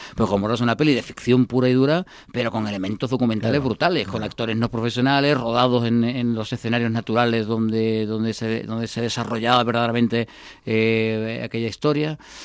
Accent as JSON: {"language": "Spanish", "town": "Seville", "region": "Andalusia", "country": "Spain", "tie": "born there", "also_born_or_lived": "Cádiz", "moved": "yes", "lives_now": "Madrid, Spain", "said": "aunque nací en Sevilla, tengo más, actualmente más raíces en Cádiz, aunque vivo en Madrid desde el año 80, pero bueno, a Cádiz voy cada dos por tres"}